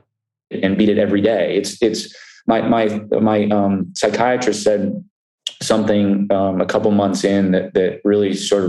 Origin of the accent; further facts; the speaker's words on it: Vero Beach, Florida, United States; And that's in Indian River County, which is where I grew up in Vero Beach, Florida.